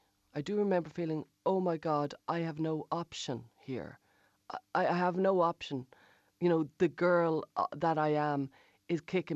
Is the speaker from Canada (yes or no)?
no; Blanchardstown, Leinster, Ireland; And I grew up in Blanchardstown in the 1980s. I was born in 1974